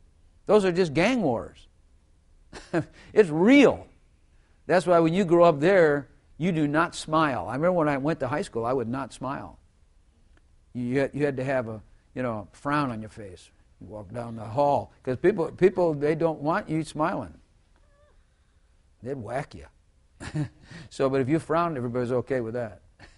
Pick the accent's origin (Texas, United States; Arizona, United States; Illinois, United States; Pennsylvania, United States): Illinois, United States; Chicago; I'm from Chicago. He's from Chicago. So it could happen.